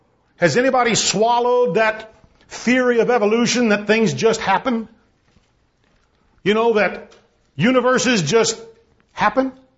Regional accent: San Antonio, Texas, United States; And of course, I'm not used to snow because I'm from San Antonio, and if it snows, it's a big deal, you know.

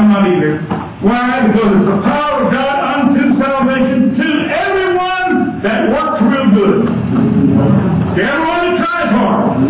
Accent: Texas, United States; born there; I'm thankful I'm American. I'm born here in Texas. I'm a farm. I'm countryside.

